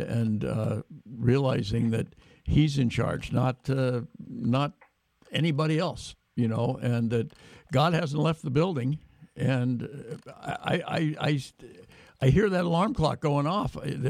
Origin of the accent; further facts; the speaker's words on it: Portland, United States; I'm a native of Portland, of course, and I know you're pretty well known in my hometown